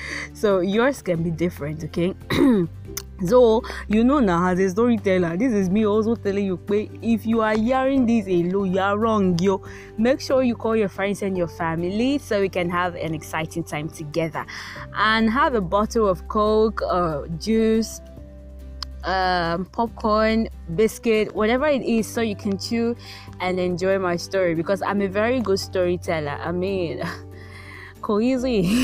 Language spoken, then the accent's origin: English; Warri, Delta, Nigeria; born there; So I'm actually Yoruba, but I was born in Delta State, Warri, right?